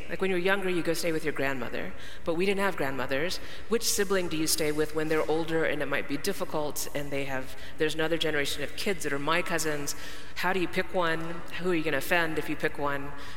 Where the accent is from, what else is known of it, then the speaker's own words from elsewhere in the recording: Garland, Texas, United States; So I'm from Garland, Texas, where we speak English. And I was taught English by my parents, who were taught British English and speak it with Indian accents, South Indian accents.